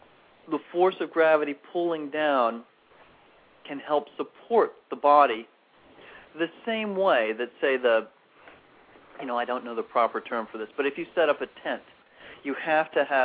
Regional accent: New York City, New York, United States; now in Gardner, United States; I live in Gardner, New York, which is pretty much midway between New York City and Albany. And I grew up in New York City.

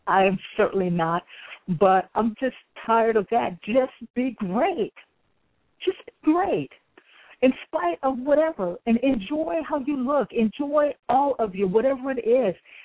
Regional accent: Midwest, United States; I'm originally from the Midwest, so moving to the South and living there

